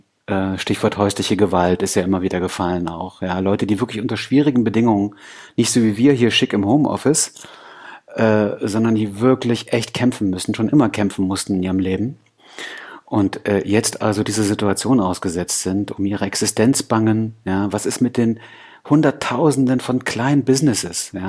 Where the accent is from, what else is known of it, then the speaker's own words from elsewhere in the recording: East Germany, Germany; als Ossi-Kind